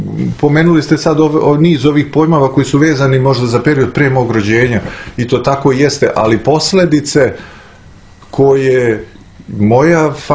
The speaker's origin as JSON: {"language": "Serbian", "region": "Belgrade", "country": "Serbia", "tie": "born there", "said": "ja sam rođen u Beogradu, ja sam prvi iz moje porodice koji je rođen ovdje, moj rođeni brat je rođen u Livnu recimo."}